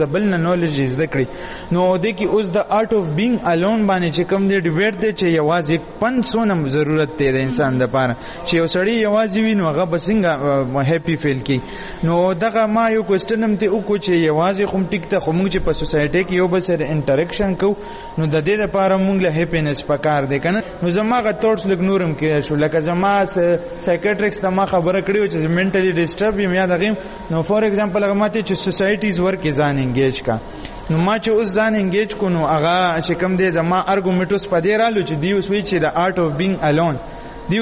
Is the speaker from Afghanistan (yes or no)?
no; Peshawar, Khyber Pakhtunkhwa, Pakistan; now in Lahore, Pakistan; زه ایم سی کالج کې سبق ویم لاهور کې د پولیټیکل ساينس سټوډنټ ایم د ایم فیل او زه د پېښور اوسیدونکی یم